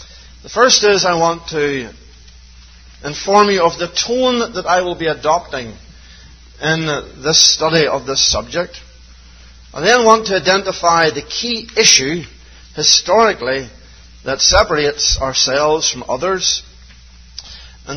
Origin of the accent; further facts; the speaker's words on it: Northern Ireland, United Kingdom; As a child growing up in Northern Ireland, I moved from a country area. There were six houses in the country that I... It was literally a field with six houses in it.